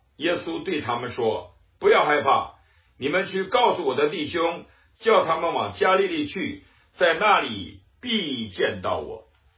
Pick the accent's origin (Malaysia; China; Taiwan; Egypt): China; now in United States; 所以呢，美国人也不戴口罩啊，我们中国人戴了口罩。